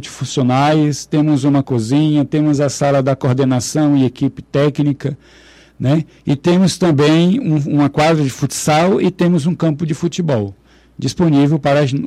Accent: Cruzeiro do Sul, Acre, Brazil; então eu sou natural aqui de Cruzeiro do Sul, né? E retornei no ano passado.

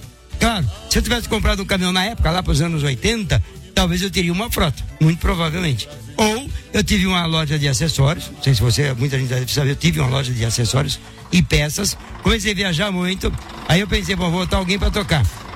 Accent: São Paulo, Brazil; É que São Paulo, sou de São Paulo.

